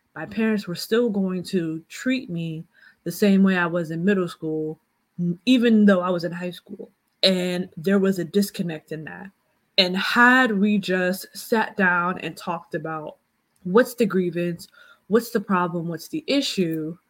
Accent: United States; I'm American because I was born in America, but my parents never treated me like I was an American kid.

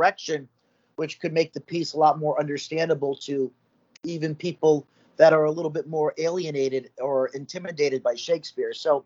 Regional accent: Methuen, Massachusetts, United States; now in New York, United States; I'm from Massachusetts, believe it or not. So a Massachusetts local. I was born in Methuen, Mass

